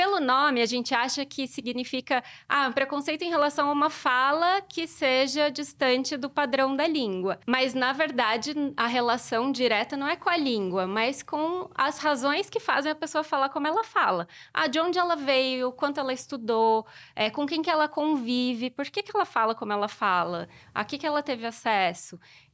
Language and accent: Portuguese; Minas Gerais, Brazil; accent: caipira; Eu sou do sul de Minas, então eu falava de um jeito bem cantado, o R retroflexo muito forte, né, que é o R caipira.